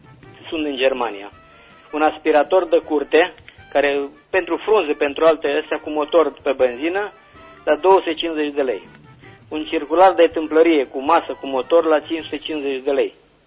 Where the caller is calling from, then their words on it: Reșița, Caraș-Severin, Romania; din Reșița și vreau să fac un anunț.